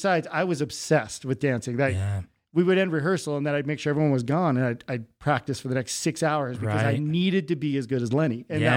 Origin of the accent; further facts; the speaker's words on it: Pleasant Grove, Utah, United States; What I always thought was interesting is growing up in Pleasant Grove, I was the brown kid.